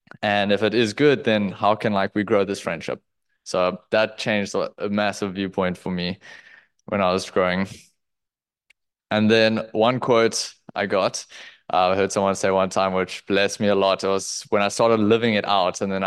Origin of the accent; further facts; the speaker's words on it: Cape Town, Western Cape, South Africa; I don't know if you guys know that yet, but … from Bake. I'm from Cape Town, South Africa.